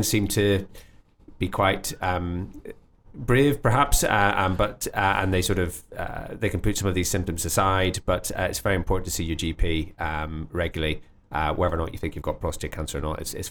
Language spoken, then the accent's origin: English; Belfast, Northern Ireland, United Kingdom; I'm from Belfast originally. On the sort of east side of Belfast, and I went to school in Hollywood, which is just outside Belfast